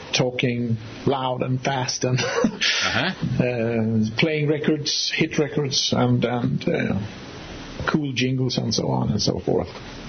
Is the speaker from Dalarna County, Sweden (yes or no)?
yes; Ludvika, Dalarna County, Sweden; English is a second language; now in Skåne, Sweden; I moved from my hometown, which is called Ludvika, and it's quite far up north in Sweden, to Skåne, where I live now, which is a province in the very south